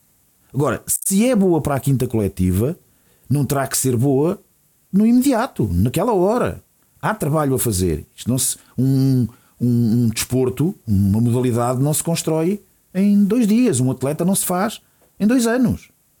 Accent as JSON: {"language": "Portuguese", "country": "Portugal", "said": "A nossa primeira reação como povo, como portugueses, e não são eles, somos nós todos"}